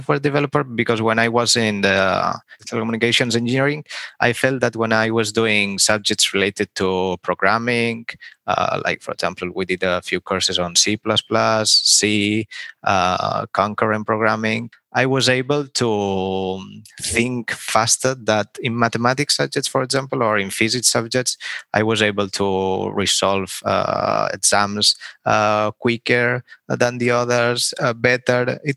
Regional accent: Balearic Islands, Spain; also born or lived in Barcelona / Stockholm / Madrid; I'm from Spain. I'm 30 years old. I'm currently living in an island called Mallorca. It's really known for its touristic holidays. I live most of my life here in Mallorca

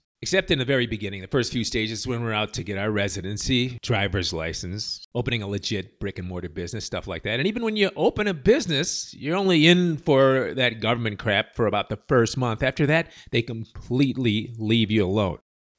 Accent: Serbia; She is Colombian, and I'm originally from Serbia.

